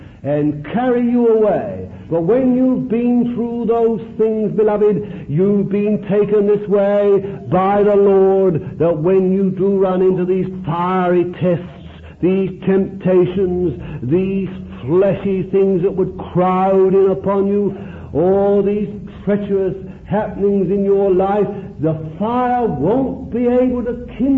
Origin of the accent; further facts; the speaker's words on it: Bethnal Green, London, United Kingdom; I told him I was born in Bethnal Green. He didn't look down his nose at me. He says, it's not like it used to be now, it's all new, have you been these days and all that. But I can remember living in Bethnal Green in a place called Lark Row